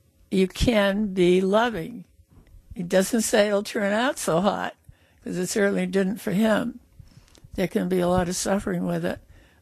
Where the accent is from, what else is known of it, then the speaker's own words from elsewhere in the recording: Hooksett, New Hampshire, United States; also born or lived in Concord; I was born in Concord because that's where my mother had her babies, but I grew up on a farm in Hooksett, just downriver from here.